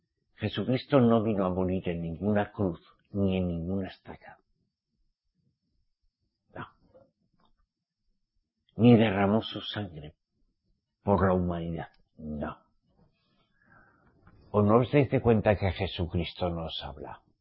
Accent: Spain; Jesús, en mi tierra, en España, se llama chuchín.

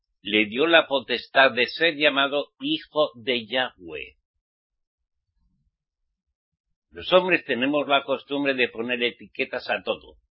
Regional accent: Spain; born there; Yo era cristiano. Bueno, como yo nací en España

